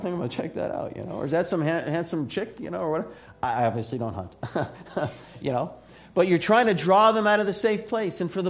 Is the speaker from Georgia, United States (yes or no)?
no; Arizona, United States; I grew up in Arizona. I didn't really learn how to fish.